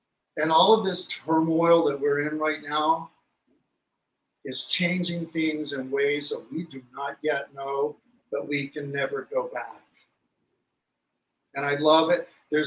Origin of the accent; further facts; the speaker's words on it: Florida, United States; when I was growing up in the Methodist Church in the South in a small town in Central Florida.